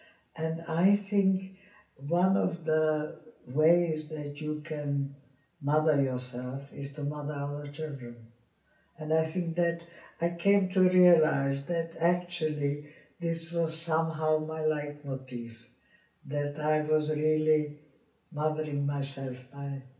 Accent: Ostrava, Moravian-Silesian Region, Czechia; my mother, my sister and I, all separately went back into Czechoslovakia to Ostrava, to my hometown.

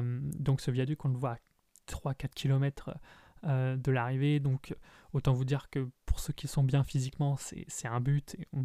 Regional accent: Perros-Guirec, Brittany, France; je l'ai vu un peu à Perros-Guirec, d'où je suis originaire

